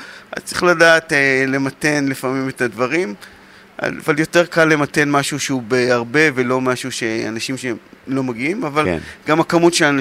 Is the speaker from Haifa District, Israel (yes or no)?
no; Malkiya, Northern District, Israel; אני מקיבוץ מלכיה, במקור